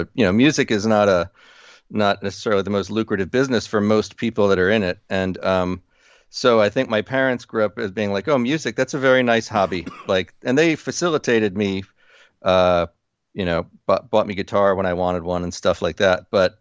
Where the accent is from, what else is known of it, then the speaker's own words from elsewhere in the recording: New Jersey, United States; Well, with baseball, I was fortunate growing up in New Jersey.